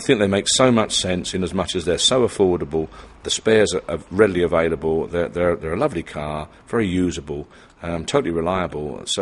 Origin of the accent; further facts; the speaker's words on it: Kilburn, London, United Kingdom; born there; also born or lived in Bedfordshire / Yorkshire; I was born in Kilburn in North London, and then moved out to Bedfordshire and up to Yorkshire in 1987.